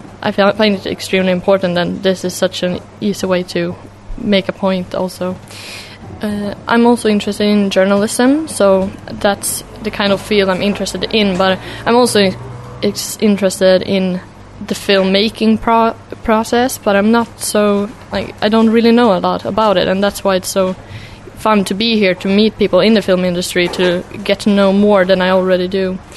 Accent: Sweden; I'm 20 years old and I'm from Sweden and I represent Biografcentralen from Stockholm.

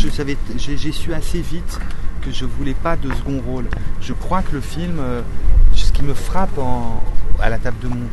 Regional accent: Roubaix, Hauts-de-France, France; La Vie des Morts, je l'ai tourné à Roubaix. Vous voyez, il a fallu, pour que je trouve ma voie, il a fallu me lester de là d'où je viens.

